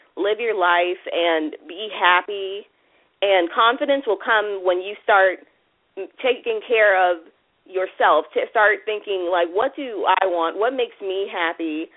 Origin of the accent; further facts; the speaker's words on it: Pensacola, Florida, United States; I'm from Pensacola, Florida.